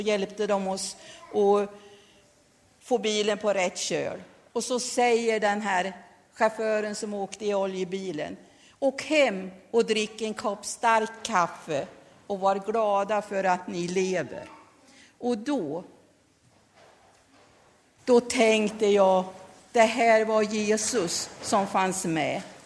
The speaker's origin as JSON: {"language": "Swedish", "town": "Lindesberg", "region": "Örebro County", "country": "Sweden", "tie": "born or raised there", "said": "Ja, jag är född på BB i Lindesberg och sen har jag växt upp en mil utanför Lindesberg på landet."}